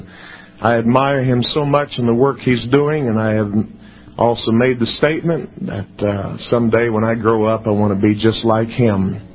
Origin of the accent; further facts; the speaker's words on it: Brazil; We grew up in Brazil on the mission field, and we both fala português.